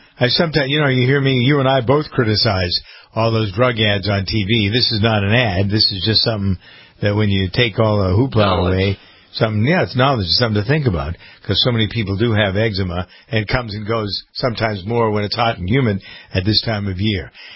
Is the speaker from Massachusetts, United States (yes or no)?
yes; Framingham, Massachusetts, United States; the research was done here in Framingham, my hometown